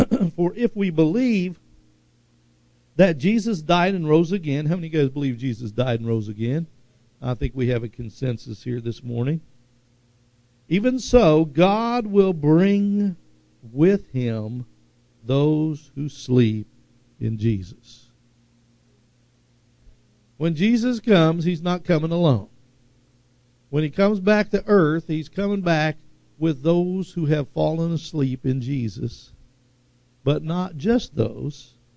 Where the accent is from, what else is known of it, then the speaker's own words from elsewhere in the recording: Tulsa, Oklahoma, United States; I grew up in West Tulsa.